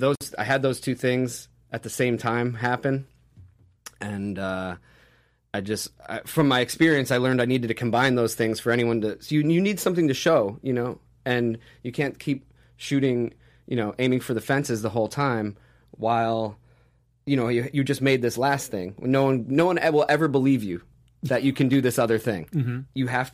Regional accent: Syracuse, New York, United States; I took the budget, flew back to my hometown of Syracuse, kind of produced it there with, you know, put my best friend in the video. We used all my friend's double wide trailers and the Mack truck garage.

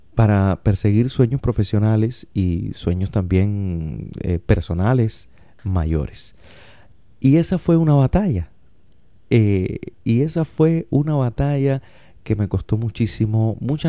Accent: Vertientes, Camagüey, Cuba; Yo soy de Vertientes, Camagüey. Es un municipio que se encuentra al centro sur de esa provincia, aunque no me guste reconocerlo, oriental de Cuba.

